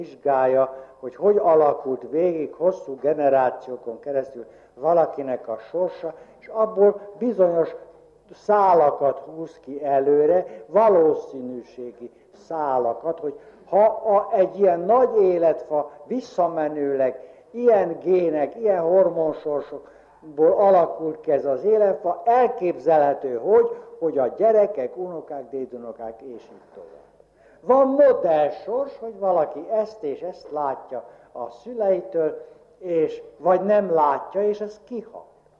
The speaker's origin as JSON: {"language": "Hungarian", "country": "Hungary", "tie": "born there", "said": "Sajátos magyar sorsunk, föld sorsunk, hogy itt születtünk."}